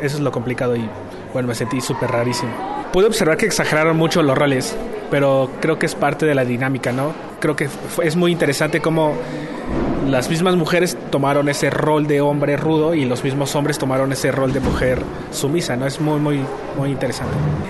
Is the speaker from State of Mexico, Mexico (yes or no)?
yes; Toluca, State of Mexico, Mexico; Yo, por ejemplo, vengo de Toluca, entonces es más visible esta masculinidad o este machismo.